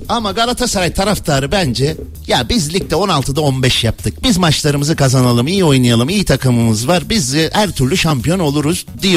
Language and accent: Turkish; Giresun, Turkey; Ben bu arada Giresunluyum.